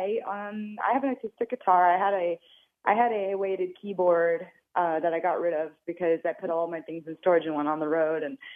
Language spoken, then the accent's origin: English; San Diego, California, United States; now in Los Angeles, United States; I lived in LA for over a decade now. And I grew up in San Diego